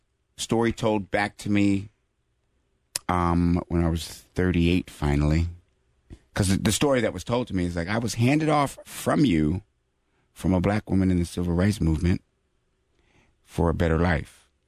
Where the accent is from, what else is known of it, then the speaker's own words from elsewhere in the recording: Maryland, United States; I'm from Maryland.